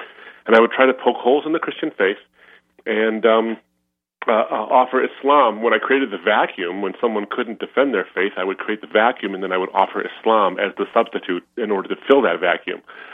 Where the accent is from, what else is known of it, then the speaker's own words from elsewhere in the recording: United States; Well, I was from Lebanese background, and I was raised here in the States.